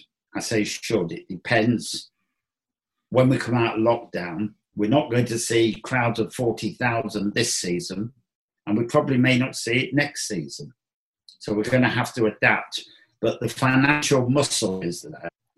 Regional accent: England, United Kingdom; I felt that going into Glasgow as an Englishman, if it wasn't successfully done, I may have to leave fairly quickly.

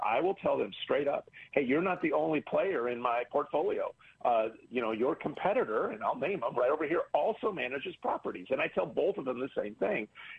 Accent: Kansas City, United States; like I'm from Kansas City. So let's just talk about that.

